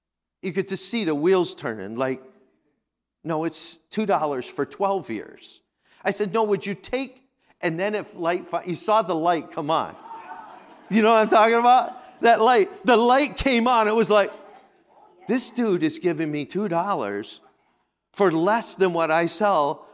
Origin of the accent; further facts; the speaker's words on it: Pennsylvania, United States; we used to sell blackberries where I grew up in Pennsylvania.